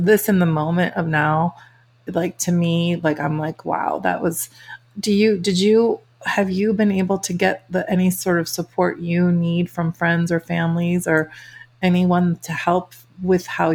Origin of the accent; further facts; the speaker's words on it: Chicago, Illinois, United States; So I grew up in the Chicago area in the Midwest, and the weather's pretty similar to England.